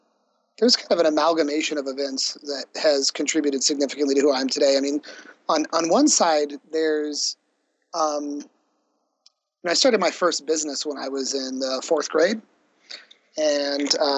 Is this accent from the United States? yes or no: yes; Morgan Hill, California, United States; now in Mission Hills, United States; But I grew up in the Bay Area, Morgan Hill, actually, which was really rural when I grew up there, and now is basically a suburb of San Jose.